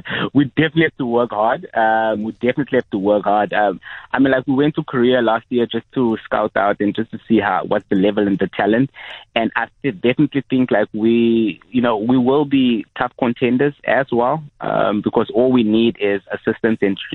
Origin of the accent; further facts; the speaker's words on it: Cape Town, Western Cape, South Africa; Born in Cape Town, born and bred in Cape Town. Started out in the Cape Flats, being part of Rastafari Cup and … That's where my roots are coming from, yes.